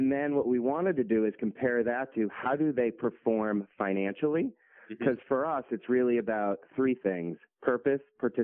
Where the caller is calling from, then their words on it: Boston, Massachusetts, United States; Yeah, I'm calling from Boston, heading out to London on Monday, and then Geneva, and then I'm back in New York City the following week